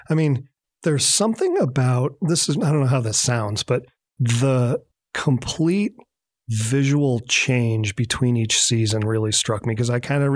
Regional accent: New England, United States; And, you know, I grew up in New England.

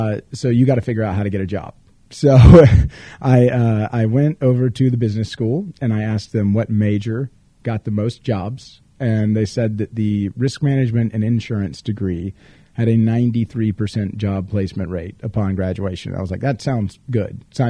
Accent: Georgia, United States; But I'm from Georgia, grew up in Georgia, went to Georgia, go Dogs.

